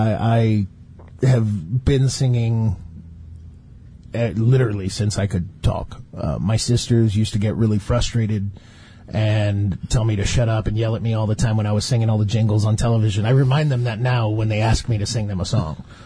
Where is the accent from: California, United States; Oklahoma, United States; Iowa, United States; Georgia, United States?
California, United States; Los Angeles; moved away as an adult; now in Nashville, United States; Well, I grew up in Los Angeles, but I moved to Nashville to pursue a career in music